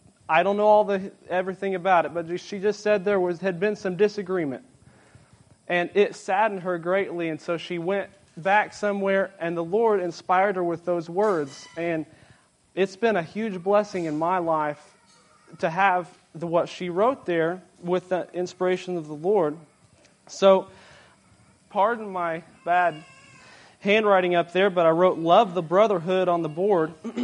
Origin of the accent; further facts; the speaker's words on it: Kentucky, United States; I'm from Central Kentucky.